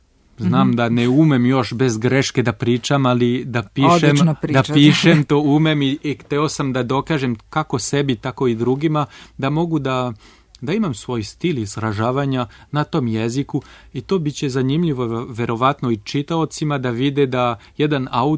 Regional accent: France; now in Serbia; život u Srbiji mi se sviđa. Ja sam imao srećno detinjstvo u Francuskoj, a ja sam siguran da moja ćerka će imati prelepo i srećno detinjstvo ovde u Srbiji.

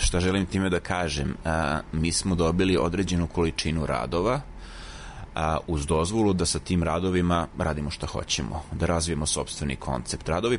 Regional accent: Belgrade, Serbia; moved away as an adult; now in Vienna, Austria; odrastao sam na Zvezdari, ranih 90-ih sam u Beogradu počeo da studiram istoriju umetnosti, da bih sredinom 90-ih podelio sudbinu mnogih svojih vršnjaka tako što sam napustio ovu zemlju

